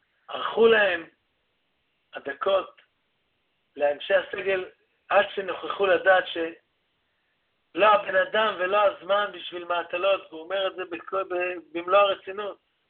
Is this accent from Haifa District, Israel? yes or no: yes; Haifa, Haifa District, Israel; שגם אני, בתור חיפאי, זכיתי להכיר אותו